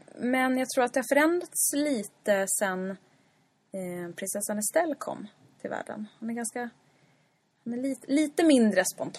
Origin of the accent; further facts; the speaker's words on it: Sundsvall, Västernorrland County, Sweden; Jag sa, ja, jag kommer från, från Sundsvall.